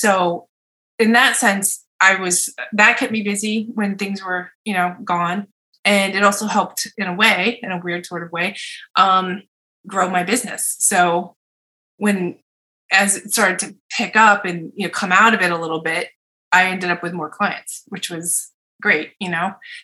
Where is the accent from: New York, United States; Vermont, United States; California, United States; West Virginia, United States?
Vermont, United States; Barre; Well, I was born in Vermont, in Barry, Vermont, which is below the capital, Montpelier. And I lived there until I was 12.